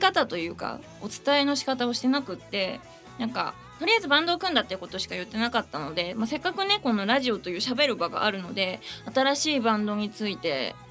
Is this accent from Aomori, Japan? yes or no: yes; Kuroishi, Aomori, Japan; 弘前の隣の隣の黒石市っていうところに住んでたっていうか、そこでずっとこう生まれ育っていたんですが、で弘前の高校大学に通ってみたいな感じだったんですけど、